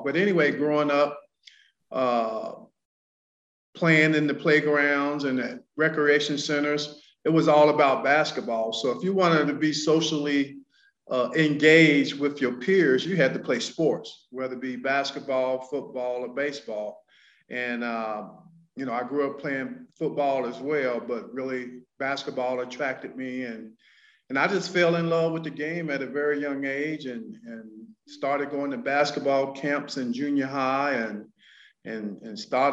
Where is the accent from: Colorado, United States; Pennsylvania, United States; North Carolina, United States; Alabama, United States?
North Carolina, United States; But growing up in North Carolina, your passion and your goals were to play in the ACC.